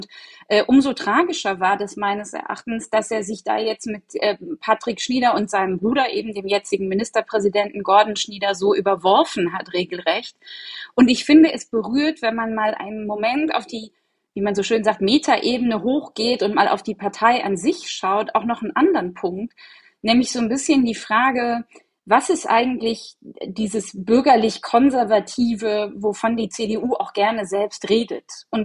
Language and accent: German; Rhineland-Palatinate, Germany; Und ich komme ja aus Rheinland-Pfalz, das kann ich an der Stelle erwähnen